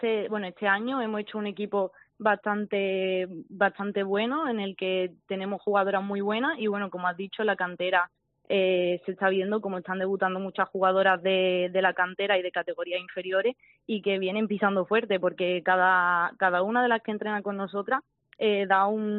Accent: Málaga, Andalusia, Spain; es verdad que para las malagueñas es algo increíble jugar

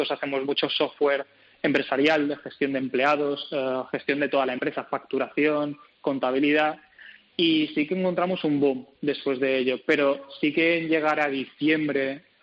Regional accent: Balearic Islands, Spain; also born or lived in London, United Kingdom; Y siempre me pasaba de cuando volvía a Mallorca, de donde yo soy, pues siempre me encontraba con problemas de encontrar pistas deportivas.

